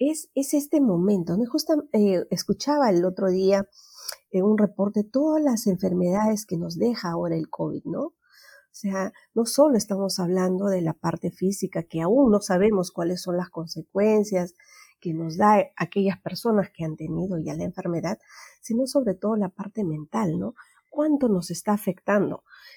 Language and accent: Spanish; Huánuco, Peru; porque yo soy de Huánuco, soy de provincia